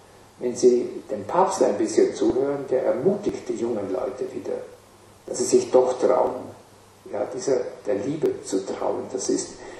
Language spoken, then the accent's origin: German; Upper Austria, Austria; Also nochmal dort, wo ich groß geworden bin, Oberes Mühlviertel